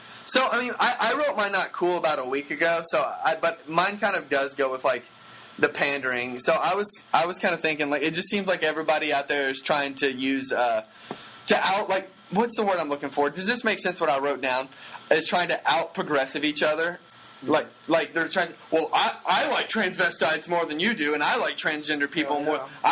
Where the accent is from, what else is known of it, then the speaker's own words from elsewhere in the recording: Waco, Texas, United States; I grew up in Waco, Texas, which does have a lot of...